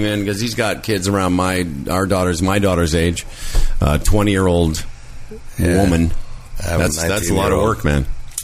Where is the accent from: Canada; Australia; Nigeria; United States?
Canada; Moose Jaw, Saskatchewan; I'm a Jew from Moose Jaw.